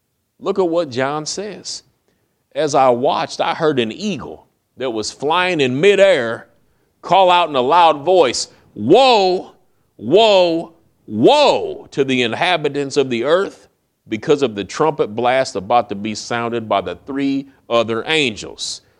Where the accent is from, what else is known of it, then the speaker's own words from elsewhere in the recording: Peoria, Illinois, United States; when I was a little kid growing up in Peoria back in the 1970s